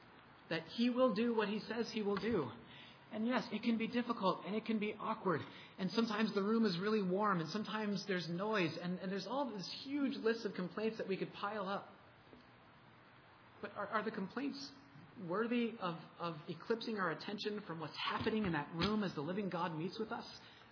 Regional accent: Massachusetts, United States; I'm from Massachusetts. I love sports teams that are hated around here.

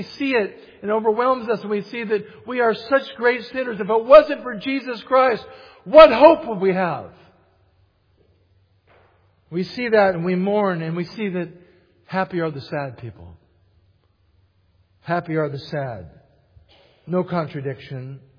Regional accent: California, United States; I grew up in California.

